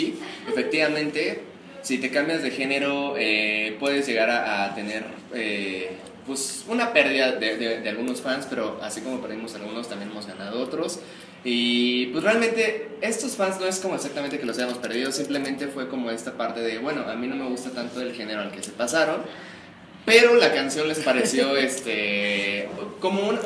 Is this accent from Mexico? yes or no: yes; Mexico; Somos mexicanos orgullosos